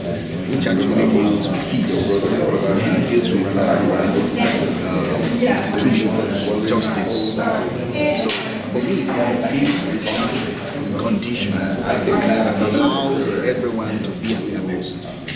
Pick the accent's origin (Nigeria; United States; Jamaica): Nigeria; I'm from Nigeria. West Africa.